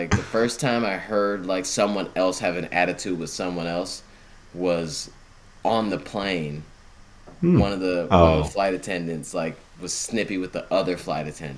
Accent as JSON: {"language": "English", "country": "United States", "said": "being like an American that doesn't know Japanese, fumbling through like, you know, stores"}